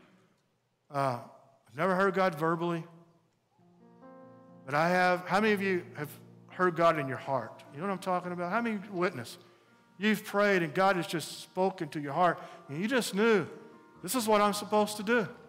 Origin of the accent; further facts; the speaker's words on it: United States; I'm an American, so I make a cup of coffee, right?